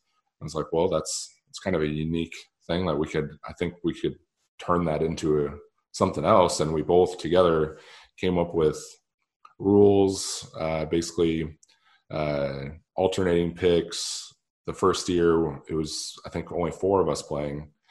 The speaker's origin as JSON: {"language": "English", "town": "Fort Dodge", "region": "Iowa", "country": "United States", "tie": "born or raised there", "said": "So I thought that was the best opportunity close to home. It is in my hometown, Fort Dodge, Iowa, to cover some sports."}